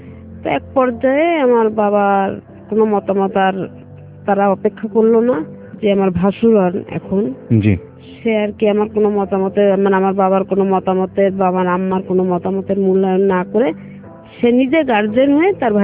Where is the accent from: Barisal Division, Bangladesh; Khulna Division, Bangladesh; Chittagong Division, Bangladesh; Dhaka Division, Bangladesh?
Khulna Division, Bangladesh; Jessore; আমার বাবা ছিলেন একজন সরকারি কর্মকর্তা। আমার ছোটবেলাটা, আমার জন্মস্থান খুলনাতে, এবং আমি কিছুটা সময় খুলনাতেই মানুষ হই। এরপরে বাবার চাকরির সূত্রে আমরা যশোরে আসি।